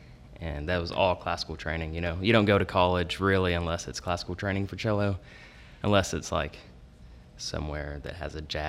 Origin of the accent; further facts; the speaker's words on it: Mount Sterling, Kentucky, United States; I'm from Mount Sterling, Kentucky.